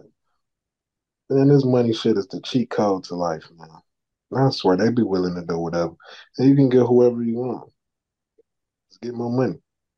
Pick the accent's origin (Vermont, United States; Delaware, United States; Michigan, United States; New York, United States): Michigan, United States; Detroit; I'm from Detroit. We from Detroit, bro.